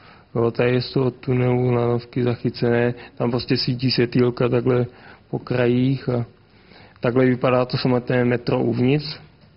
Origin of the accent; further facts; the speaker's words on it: Brno, South Moravian Region, Czechia; Já jsem teda Brňák jinak začínal